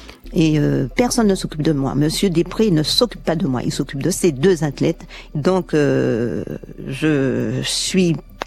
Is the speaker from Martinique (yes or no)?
yes; Martinique; J'avais fait les minima olympiques chez moi à la Martinique.